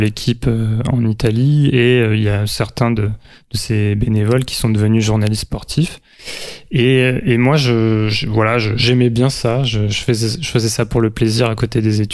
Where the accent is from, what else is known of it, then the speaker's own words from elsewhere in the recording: Metz, Grand Est, France; born there; Je suis né à Metz, donc en Lorraine. En décembre 1990, un dimanche à 10h17